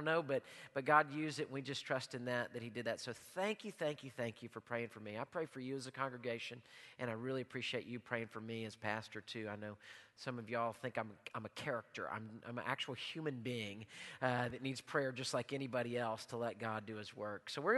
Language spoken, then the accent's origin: English; Houston, Texas, United States; Now you're from Houston? I'm from Houston.